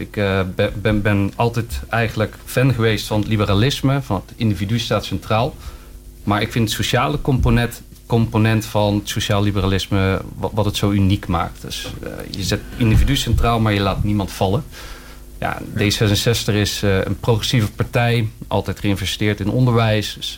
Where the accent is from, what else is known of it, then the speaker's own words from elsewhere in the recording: Utrecht, Netherlands; now in Vught, Netherlands; Ik kom oorspronkelijk uit Utrecht, maar we wonen sinds 5 jaar in Vught.